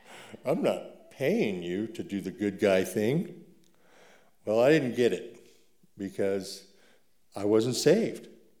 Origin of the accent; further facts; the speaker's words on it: Casper, Wyoming, United States; So like I said, I came from Casper, Wyoming, where I lived most of my life.